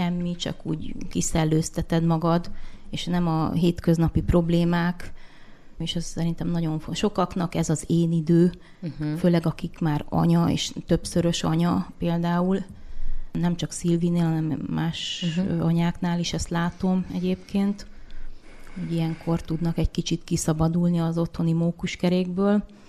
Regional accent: Érd, Pest, Hungary; now in Esztergom, Hungary; Ja, mert én érdi vagyok egyébként

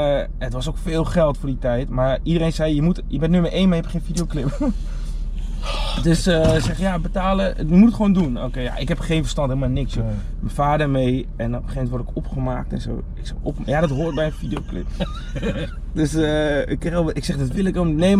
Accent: Den Helder, North Holland, Netherlands; ik kom uit Den Helder.

